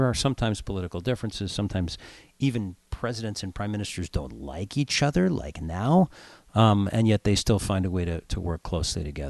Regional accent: United States; You know, speaking as an American, I've seen that relationship

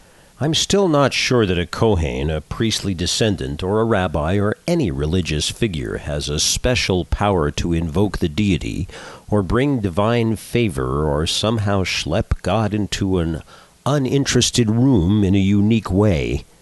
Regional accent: Los Angeles, California, United States; You'll explain the difference because obviously, even though I'm from Los Angeles, that doesn't mean I understand it.

